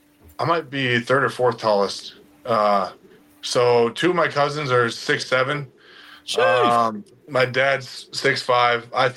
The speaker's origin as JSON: {"language": "English", "town": "Orion", "region": "Illinois", "country": "United States", "said": "Orion, Illinois, town of 1900 folks, just south of Moline, Illinois."}